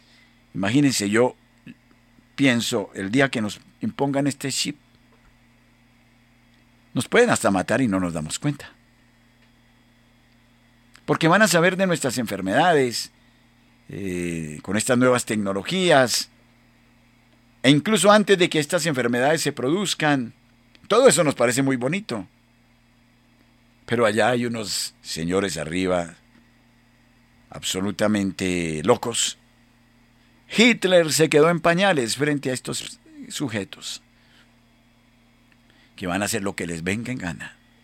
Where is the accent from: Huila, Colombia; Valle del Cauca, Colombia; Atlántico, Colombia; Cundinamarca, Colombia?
Cundinamarca, Colombia; Fómeque; vamos a recordar pueblos como mi pueblo, Fomeque, o Villapinzón